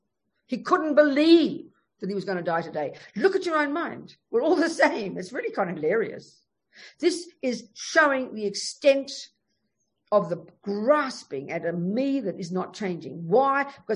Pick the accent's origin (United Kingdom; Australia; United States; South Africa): Australia; Well, I'm Australian. I mean, I'm a Brit as well. I've got a passport. And, you know, my daddy was English and I feel like I'm a POM. But I'm still Australian.